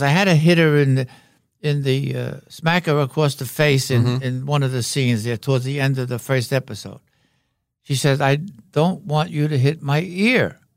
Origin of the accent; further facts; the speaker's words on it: Brooklyn, New York, United States; Yeah, I was raised in Brooklyn.